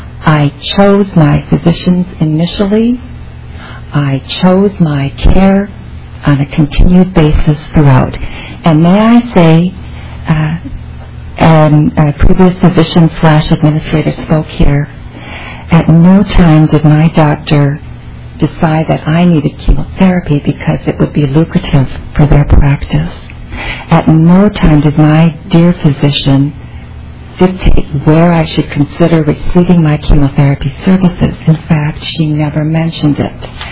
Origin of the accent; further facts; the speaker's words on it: Virginia, Minnesota, United States; now in St. Paul, United States; I grew up in Virginia, Minnesota. I graduated from St. Scholastica in Duluth, and after graduation accepted a position here in St. Paul, and that's as far south as I got. The Twin Cities have been my home since 1976.